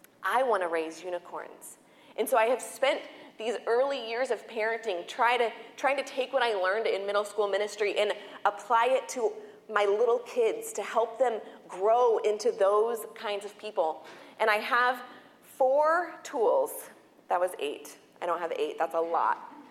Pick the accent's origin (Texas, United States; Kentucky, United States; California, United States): California, United States; San Diego; things that I'm sure I can't even imagine about snow because I've been born and raised in San Diego.